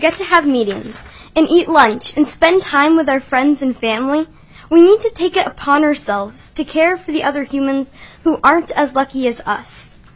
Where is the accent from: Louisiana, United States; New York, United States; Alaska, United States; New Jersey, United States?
Alaska, United States; Palmer; I'm from Palmer, Alaska.